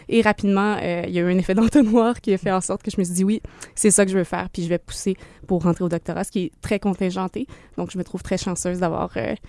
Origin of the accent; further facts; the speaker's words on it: Quebec, Canada; Je suis originaire du Lac-Léthune dans la municipalité de Mont-Cyr-Fléthune. Donc, je suis d'ici.